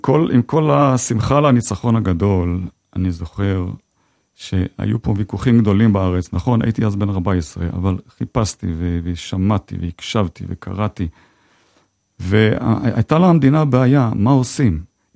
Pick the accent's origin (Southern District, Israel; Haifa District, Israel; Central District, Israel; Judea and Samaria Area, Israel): Haifa District, Israel; Haifa; אני נולדתי בחיפה, גדלתי בחיפה, צפוני אמיתי. למדתי בבית ספר חילוני, בית ספר תיכון.